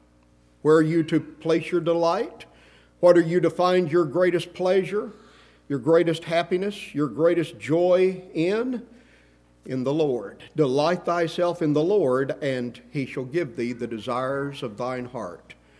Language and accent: English; Muleshoe, Texas, United States; I grew up in Muleshoe Primitive Baptist Church in Muleshoe, Texas.